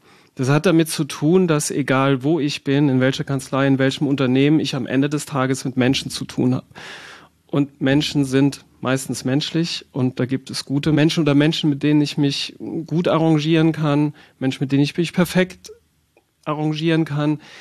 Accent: Saarbrücken, Saarland, Germany

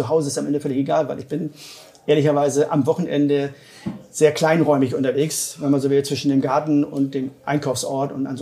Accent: Hamburg, Germany; born there; ich bin kein Landeskind, also weder in der Stadt Bremen noch in der Stadt Bremerhaven geboren, sondern ich bin tatsächlich ein Hamburger Jung, also in der Hansestadt Hamburg, geboren. Mein Studium hat mich dann nach Nordbayern, nach Bayreuth geführt.

